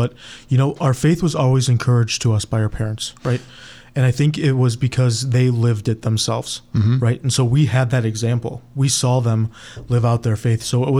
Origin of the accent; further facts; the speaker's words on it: Olmsted Falls, Ohio, United States; Yeah, west side of Cleveland, born and raised. Yeah, my family's still there.